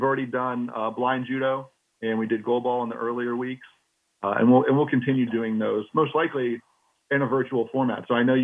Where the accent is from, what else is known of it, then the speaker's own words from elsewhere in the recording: Pittsburgh, Pennsylvania, United States; I came all the way from Pittsburgh to California to do my internship for my master's degree in adaptive physical activity.